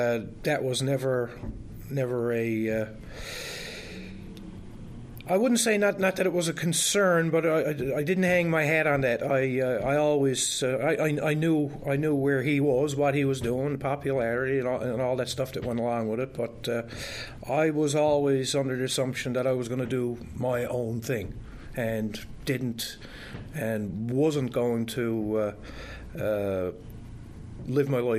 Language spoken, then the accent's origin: English; Bairnead, Ireland; But usually anybody asks me where I'm from, I say Portagrave. Born in 1972 and grew up in Bairnead, Portagrave.